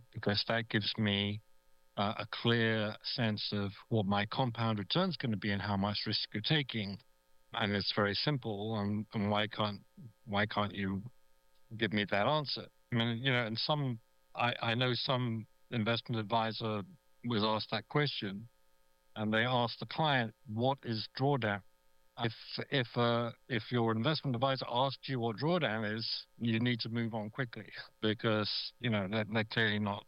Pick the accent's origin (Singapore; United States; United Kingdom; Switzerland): United Kingdom; I'm also British.